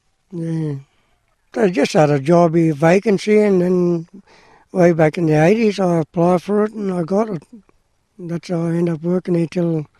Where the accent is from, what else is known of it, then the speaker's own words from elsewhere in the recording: Cowan, Queensland, Australia; born there; And yes, I was born here in Cowan, yep, up to bank of the Langkali River, way back in 1942.